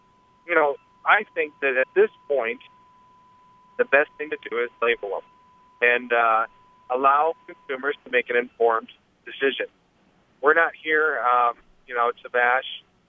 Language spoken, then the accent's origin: English; Iowa, United States; I'm from Iowa.